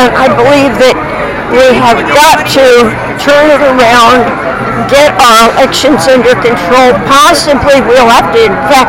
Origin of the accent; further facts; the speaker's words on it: Oklahoma, United States; also born or lived in New York; And growing up in Oklahoma during the Depression and the Dust Bowl taught me a lot of things.